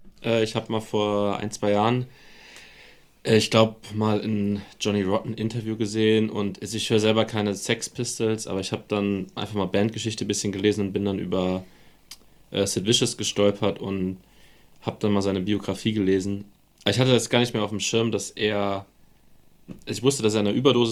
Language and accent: German; Germany; Das ist das typische Problem als Deutscher, dass wir das Wishes, W und das Wishes. V im Englischen nicht so gut auseinanderhalten können.